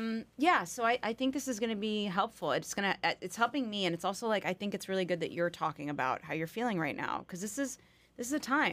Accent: the South, United States; I'm from the South.

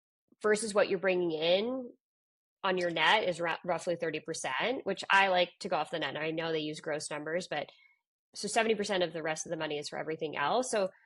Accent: East Coast, United States; obviously I'm from the East Coast originally

